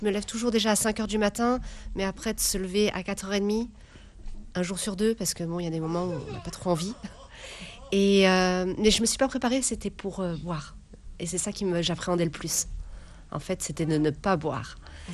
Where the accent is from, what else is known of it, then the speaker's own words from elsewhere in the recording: Vénissieux, Auvergne-Rhône-Alpes, France; Oui, je suis née au Minguette. C'est une banlieue de Vénissieux, enfin à Vénissieux, une banlieue de Lyon.